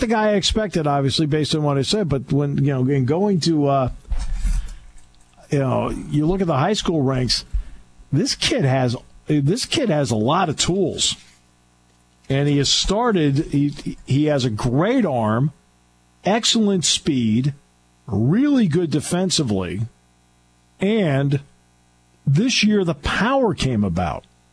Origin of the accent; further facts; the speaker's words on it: New England, United States; 1972, I'm a Boston Bruins fan growing up in New England.